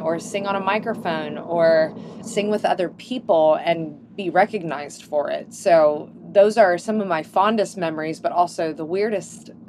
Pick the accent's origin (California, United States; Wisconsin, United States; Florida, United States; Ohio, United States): Ohio, United States; I grew up near Cincinnati, so I saw a lot of the opportunities that would come through Cincinnati